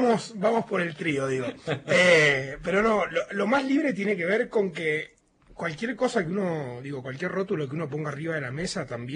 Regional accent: Isidro Casanova, Buenos Aires Province, Argentina; moved away as an adult; now in Mendoza, Argentina; Yo llegué a Mendoza en el 2002 de Buenos Aires. Soy de Buenos Aires, soy de La Matanza, de Isidro Casanova.

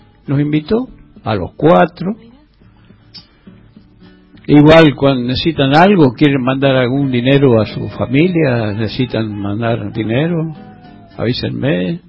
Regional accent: Chuquis, La Rioja, Argentina; Él había estado por Chuquis, por mi pueblo, en una oportunidad

